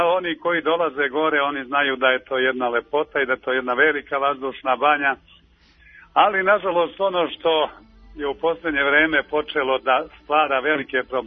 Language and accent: Serbian; Serbia; on se priprema i kod nas u Srbiji.